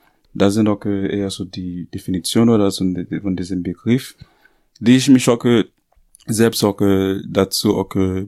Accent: Port-au-Prince, Ouest, Haiti; German is a second language; fliehen sie zuerst in dem Land, also in großen Städten, zum Beispiel Port-au-Prince, wo ich herkomme.

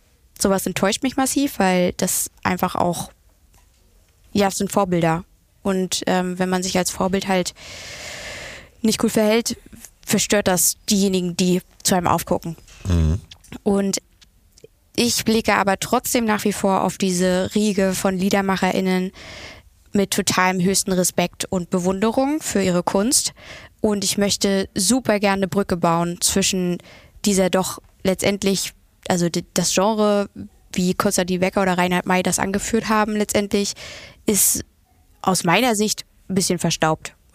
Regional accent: eastern Germany, Germany; ich komme aus dem Osten, also haben wir

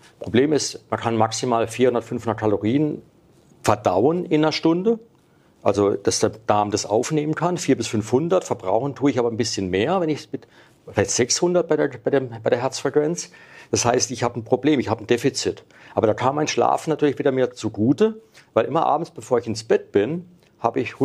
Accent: Freiburg, Baden-Württemberg, Germany; Ich komme ja aus Freiburg, aber meine Firma war in München.

